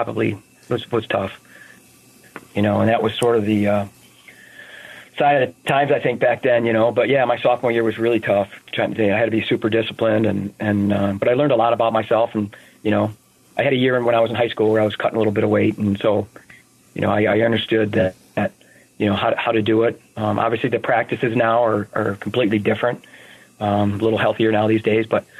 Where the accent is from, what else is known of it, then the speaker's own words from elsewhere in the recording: Cleveland, Ohio, United States; I mean, I'm from being from Ohio, and especially the Cleveland area, it was always a hot spot of recruiting, you know, when I was growing up.